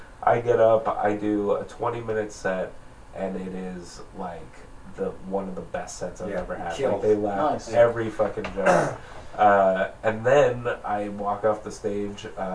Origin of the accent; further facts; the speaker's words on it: New York, United States; I had a joke where I mentioned that I'm originally from New York.